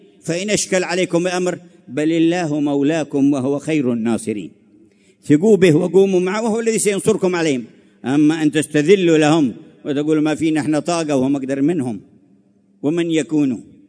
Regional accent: Hadramaut, Yemen; كان أهل المدرسة عندنا في حضرموت يقولون

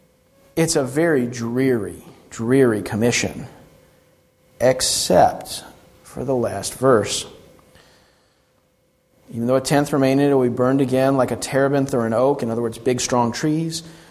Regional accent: South Carolina, United States; I grew up in the South, where there was basically no snow. Every once in a while in South Carolina, they'll say snow on the weather report.

